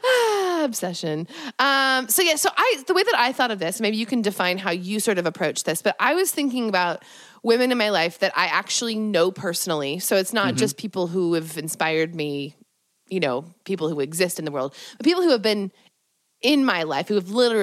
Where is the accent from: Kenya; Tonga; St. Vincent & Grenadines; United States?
United States; Stockton, California; I grew up in Stockton, so it was like an hour and a half away.